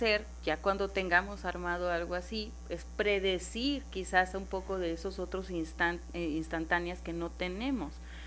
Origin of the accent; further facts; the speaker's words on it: Mexico; yo digo que hasta como mexicanos debemos de trabajar todos los días